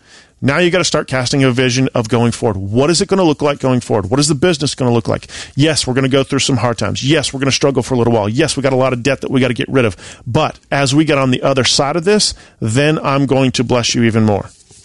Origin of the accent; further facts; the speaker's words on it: Lake Tahoe, California, United States; also born or lived in Sonoma; I was born in Sonoma. I was born in Sonoma, raised in Lake Tahoe.